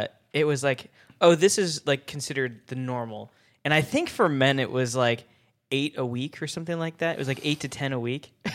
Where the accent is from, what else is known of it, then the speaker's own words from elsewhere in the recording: Ohio, United States; I grew up in Northeast Ohio. We do have quite a few of those.